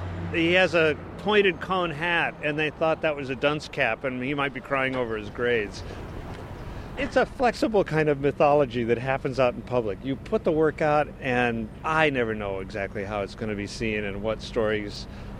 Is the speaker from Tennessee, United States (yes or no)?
no; Wichita, Kansas, United States; I grew up in Wichita, Kansas, and I would watch John Nagy learn to draw